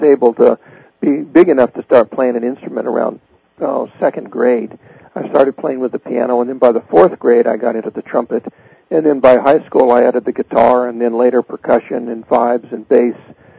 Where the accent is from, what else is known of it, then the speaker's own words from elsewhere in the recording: Las Vegas, Nevada, United States; when I was born in Las Vegas, I used to, as a child, go and hear all these great musicians play.